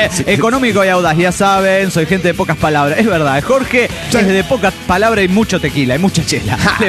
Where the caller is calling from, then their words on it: La Paz, Bolivia; de La Paz, Bolivia.